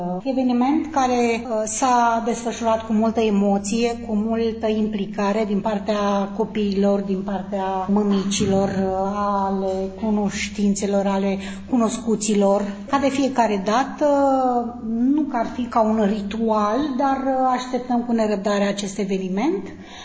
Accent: Zberoaia, Nisporeni District, Moldova; Eram aceeași fetiță la școală, în școala primară, în satul meu, Zberoaia

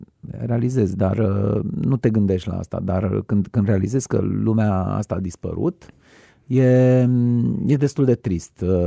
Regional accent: Timișoara, Timiș County, Romania; mai spun că merg acasă atunci când merg la Timișoara

